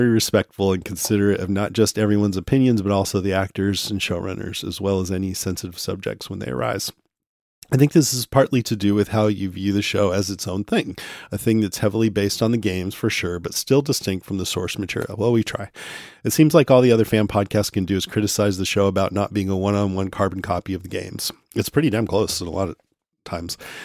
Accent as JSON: {"language": "English", "town": "Vancouver", "region": "British Columbia", "country": "Canada", "said": "As a total aside, I'm from Vancouver, where most of this episode is shot"}